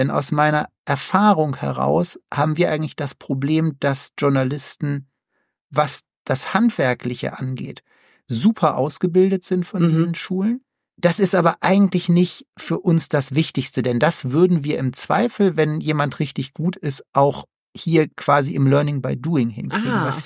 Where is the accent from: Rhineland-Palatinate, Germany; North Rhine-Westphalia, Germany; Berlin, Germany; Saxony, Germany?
North Rhine-Westphalia, Germany; Münster; ich komme aus Münster in Westfalen